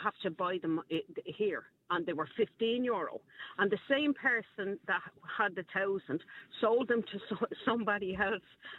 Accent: Crumlin, County Dublin, Ireland; I'm actually from Crumlin. So my two older kids are in their 30s.

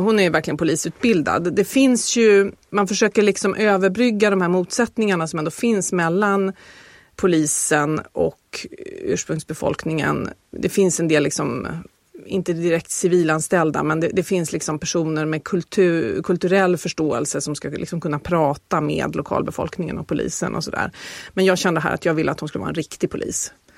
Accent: Sweden; Och då tänker man ju som svensk att det kan ju inte vara så långt kvar mellan Singapore och Darwin.

